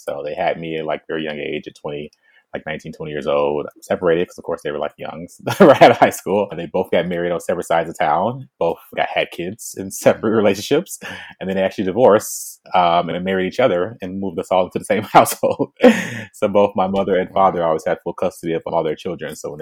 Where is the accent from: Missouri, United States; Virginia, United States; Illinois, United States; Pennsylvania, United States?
Illinois, United States; Chicago; So born and raised in Chicago, Illinois. I grew up mostly on the south side of Chicago.